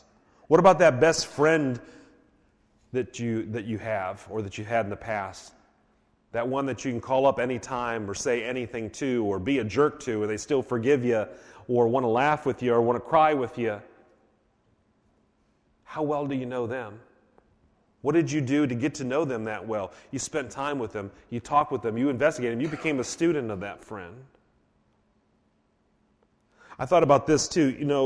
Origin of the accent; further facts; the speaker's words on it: Ohio, United States; Actually, grew up in the same city where my wife taught school. So we have affinity for that. We're from Ohio and everything.